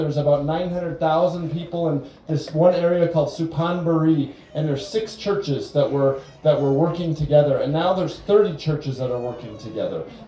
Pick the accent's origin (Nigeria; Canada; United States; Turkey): Canada; Edmonton, Alberta; And for those that have joined, I'm born in Edmonton, Alberta.